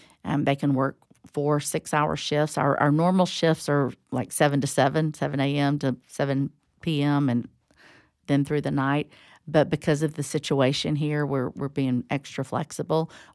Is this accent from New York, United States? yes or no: no; Tallahassee, Florida, United States; I'm from Tallahassee, born and raised